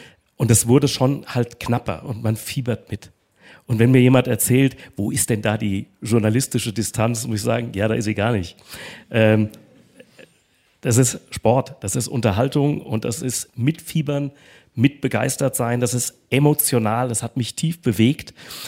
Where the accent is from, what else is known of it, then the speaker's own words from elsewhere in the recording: Frankfurt, Hesse, Germany; in meiner Heimatstadt Frankfurt